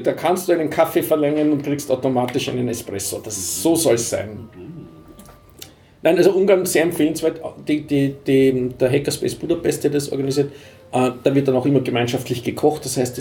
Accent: Vienna, Austria; Und als Wiener hat man ja einen gewissen Ruf.

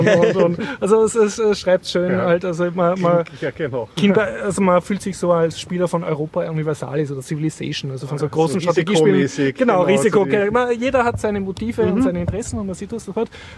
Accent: Austria; als Österreicher ist das nicht so erfreulich

